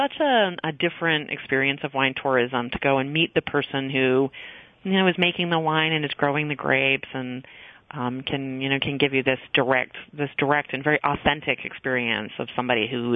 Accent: Port Charlotte, Florida, United States; born there; No, I was born in Port Charlotte. So, yeah, always looking forward to coming back.

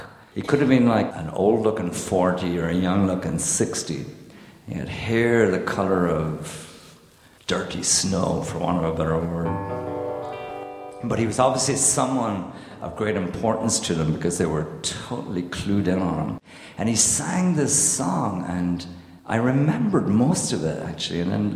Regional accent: Wexford, Leinster, Ireland; moved away; But anyway, growing up in Wexford, one of the things you kind of don't realize is that there are a lot of traveling people who live there

